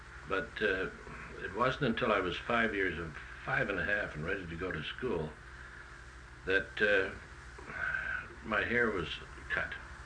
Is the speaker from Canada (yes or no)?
yes; Victoria, British Columbia, Canada; born there; I was born in Victoria here in 1908, right beside what is now the Belfry Theater.